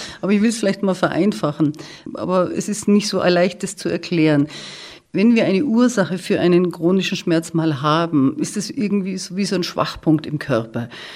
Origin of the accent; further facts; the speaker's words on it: Munich, Bavaria, Germany; sage ich jetzt mal, also als Münchner.